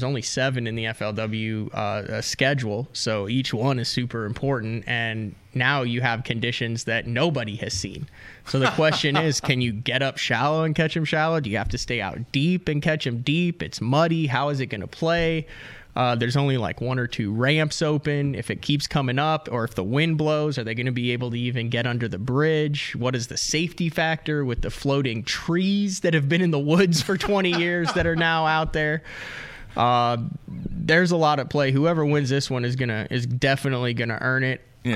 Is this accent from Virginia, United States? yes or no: no; Illinois, United States; My home state.